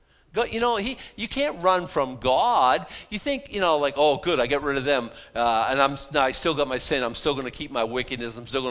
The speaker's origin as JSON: {"language": "English", "country": "United States", "said": "I'm an American. Of course I'm a Christian."}